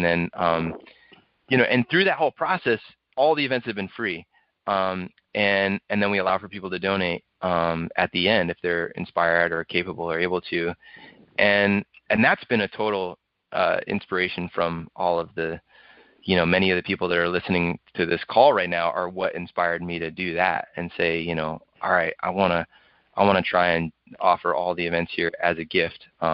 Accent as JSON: {"language": "English", "region": "Maine", "country": "United States", "tie": "born or raised there", "said": "It was a theater in my hometown in Maine, where I grew up, and it was built in 1880"}